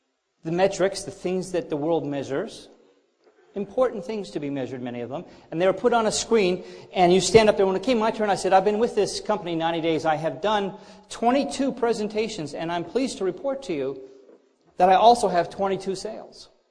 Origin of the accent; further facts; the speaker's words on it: Canada; now in United States; I moved to this country. Couldn't speak a lick of English. Well, at least my wife didn't think I did very well. I'm from Canada, but she had to learn me how to talk Southern.